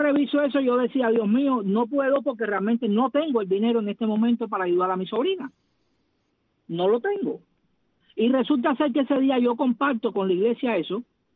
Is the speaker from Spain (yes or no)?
no; Cuba; mi único compromiso como cubano y como hombre de fe es darle a mi país un futuro mejor.